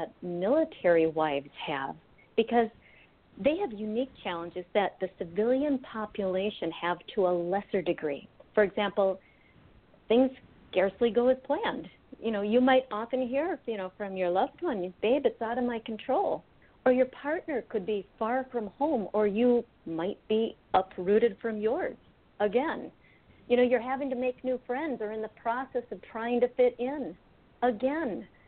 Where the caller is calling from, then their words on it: Minneapolis, Minnesota, United States; I am calling from beautiful Minneapolis, Minnesota.